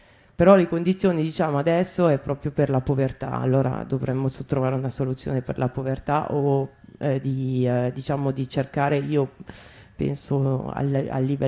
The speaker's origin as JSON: {"language": "Italian", "region": "Berlin", "country": "Germany", "said": "Io vengo da Berlino"}